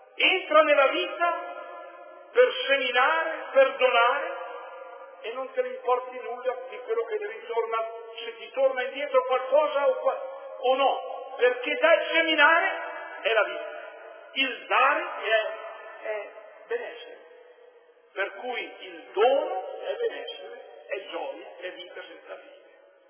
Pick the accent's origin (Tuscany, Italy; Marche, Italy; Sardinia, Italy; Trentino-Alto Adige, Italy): Trentino-Alto Adige, Italy; Per me che vengo dalle Dolomiti di Brenta